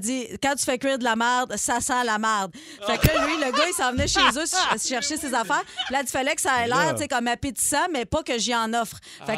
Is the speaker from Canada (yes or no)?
yes; Quebec, Canada; moved away as an adult; Je suis partie de l'Abitibi, j'avais 20 ans